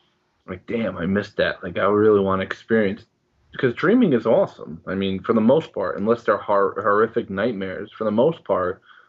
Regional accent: Ireland; as an Irish person, you pretty much suppress everything until you kill somebody.

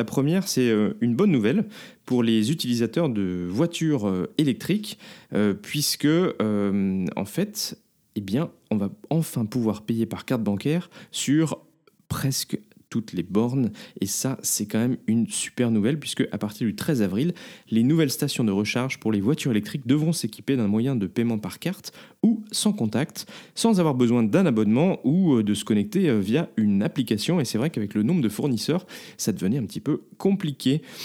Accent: France; now in Belgium; parce que on est français mais on habite en Belgique

